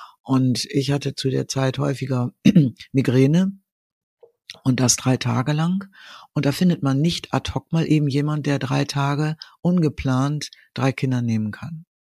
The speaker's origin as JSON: {"language": "German", "region": "Bremen", "country": "Germany", "tie": "born there", "said": "da, wo ich geboren bin, in der Wildermutstraße hier in Bremen"}